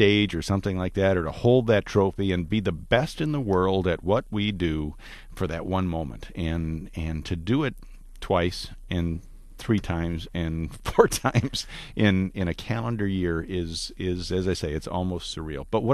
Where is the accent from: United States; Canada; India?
Canada; I mean, I'm from Canada.